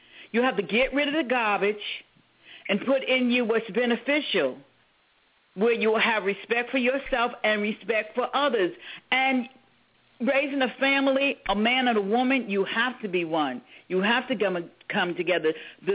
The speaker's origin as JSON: {"language": "English", "town": "The Bronx", "region": "New York", "country": "United States", "tie": "born or raised there", "said": "And when we grew up in the Bronx, my household had everything it needed"}